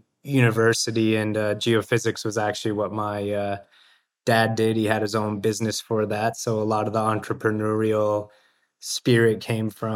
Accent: Canada; also born or lived in Romania; so I immigrated from Romania to Canada when I was about 5 years old.

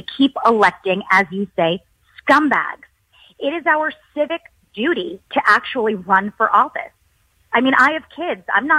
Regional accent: New York City, New York, United States; I'm born and raised in New York City. I am one of the few people that can say that. I'm raising my kids in New York City.

